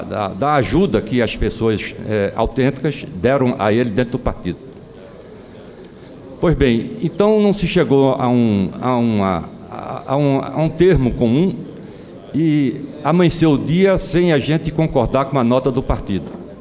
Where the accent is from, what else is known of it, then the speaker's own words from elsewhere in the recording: Pernambuco, Brazil; Eu me criei numa família pobre em Pernambuco, meu pai era de classe média baixa